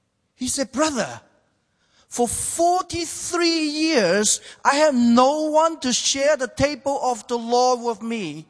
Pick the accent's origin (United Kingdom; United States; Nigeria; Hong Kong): Hong Kong; first language Cantonese; English is a second language; I speak four languages. I speak Cantonese as my mother tongue, and Mandarin as a national language. I speak a little English, but actually most of the time I speak Chinglish.